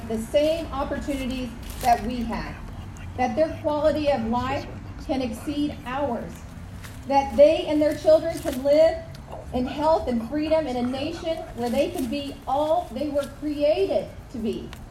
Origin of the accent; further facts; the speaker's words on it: Kansas, United States; I am a second-generation Kansan of Mexican descent. I was born and raised in the Kansas 3rd Congressional District.